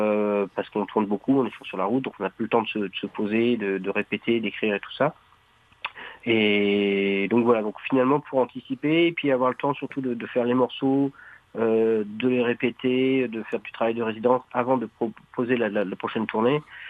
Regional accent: Nantes, Pays de la Loire, France; puisqu'on est nantais

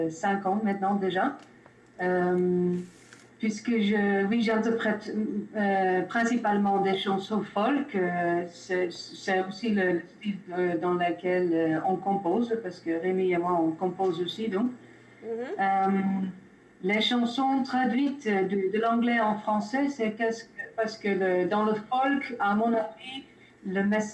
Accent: Netherlands; French is a second language; J'habite en Bretagne depuis une bonne dizaine d'années maintenant. Vous entendez peut-être un accent, c'est parce que d'origine je viens des Pays-Bas.

